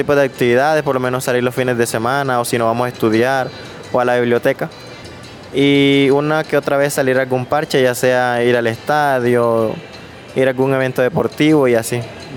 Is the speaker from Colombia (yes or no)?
yes; Tuchín, Córdoba, Colombia; por lo menos desde Tuchín, de donde yo soy.